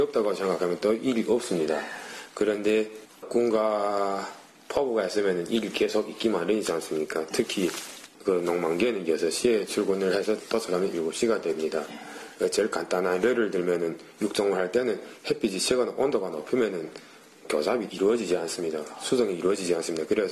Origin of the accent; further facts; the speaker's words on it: Jilin, China; 저는 부디가 연변이라고 생각하고 소선덕들이 사는 저희 연변이 좋아서 연변을 선택하게 됐습니다.